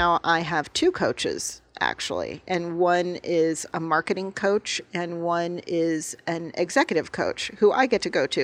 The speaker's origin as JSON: {"language": "English", "town": "Tucson", "region": "Arizona", "country": "United States", "tie": "born or raised there", "said": "Well, and I think growing up in Tucson, I mean, I've lived here since I was six."}